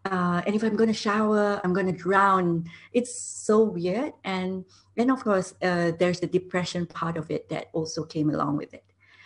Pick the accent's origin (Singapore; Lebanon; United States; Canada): Singapore; now in Dubai, United Arab Emirates; And so I've been in Dubai for the last 2 years, and I just wanted to, and I'm originally from Singapore.